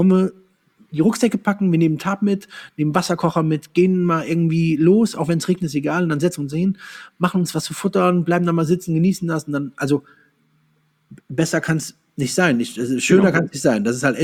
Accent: Andernach, Rhineland-Palatinate, Germany; Ich komme ja Koblenz, aus der Koblenz, aus Andernach.

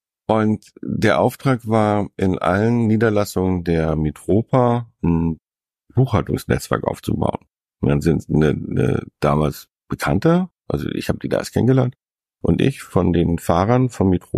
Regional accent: Northern Germany, Germany; ich komme aus dem Norden

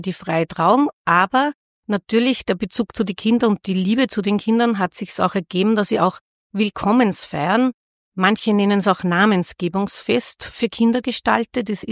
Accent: Linz, Upper Austria, Austria; born there; ich bin in Linz geboren, bin jetzt gerade 59 geworden

